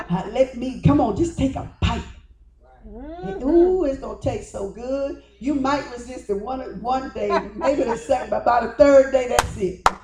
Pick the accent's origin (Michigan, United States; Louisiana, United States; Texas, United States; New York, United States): Louisiana, United States; And I was originally from Louisiana.